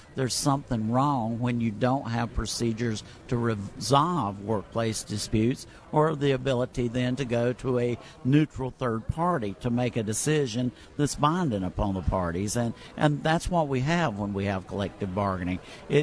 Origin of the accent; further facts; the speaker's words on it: North Carolina, United States; the folks in Maryland, which is now my home state, originally North Carolina was